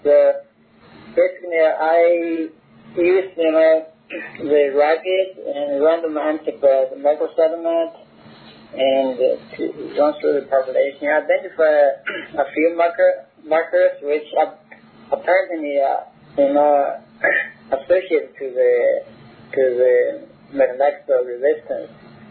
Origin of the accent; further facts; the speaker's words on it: Canada; I'm from Canada, first of all.